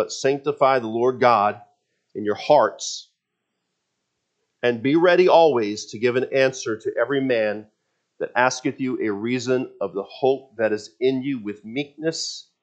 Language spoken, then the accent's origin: English; Washington, United States; I grew up in Washington State, and so it was popular there.